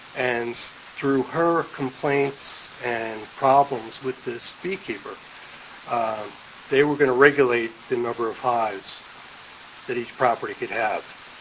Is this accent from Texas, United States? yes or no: no; East Elmore Township, New Jersey, United States; I'm from East Elmore Township, 138 Haynes Road.